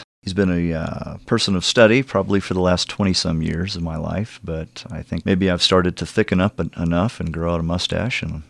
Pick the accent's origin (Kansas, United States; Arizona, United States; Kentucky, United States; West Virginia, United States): Kansas, United States; Topeka; now in Colorado, United States; Originally from Kansas, Topeka, Kansas. Joined the Air Force out of high school and ended up being stationed right up the road in Lowry in Denver.